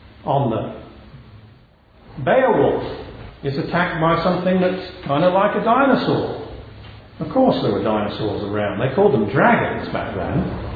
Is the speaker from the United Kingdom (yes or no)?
yes; England, United Kingdom; I come from England